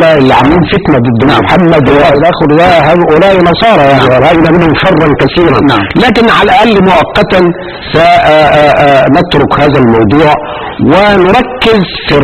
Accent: Egypt; وترجم وطبع في عندنا في مصر سنة 2000

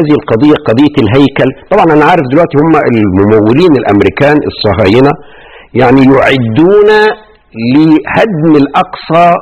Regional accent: Egypt; نروح إحنا النهاردة كمصريين

